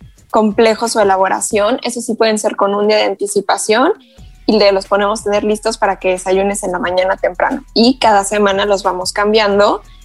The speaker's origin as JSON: {"language": "Spanish", "town": "Toluca", "region": "State of Mexico", "country": "Mexico", "said": "Yo soy de Toluca y allá hay una repostería que es súper tradicional."}